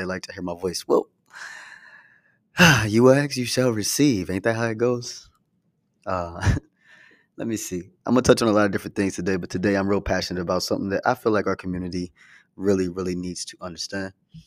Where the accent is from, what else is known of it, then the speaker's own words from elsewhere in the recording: Oakland, California, United States; One thing that I've experienced in my life growing up in Oakland and is traveling as much as